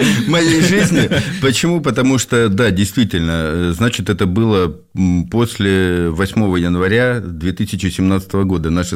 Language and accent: Russian; Vorkuta, Komi Republic, Russia; born there; Я родился под Воркутой в республике Коми СССР, вот, в далеком 75-м году, вот, в нормальной такой семье с определенным достатком